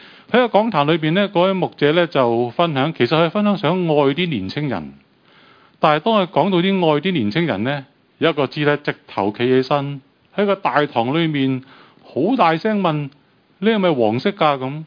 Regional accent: Hong Kong; 我哋香港人呢就应该好感同身受。

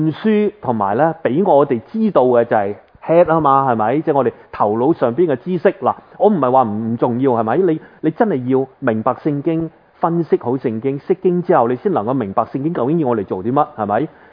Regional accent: China

